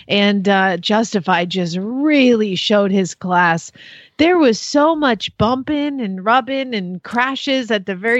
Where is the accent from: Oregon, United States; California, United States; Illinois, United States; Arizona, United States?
Arizona, United States; Phoenix; from Phoenix, Arizona